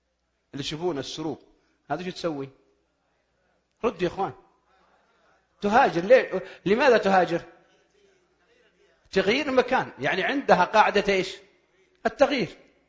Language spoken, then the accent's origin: Arabic; Al-Qassim, Saudi Arabia; هذه عائلة عندنا في القصيم.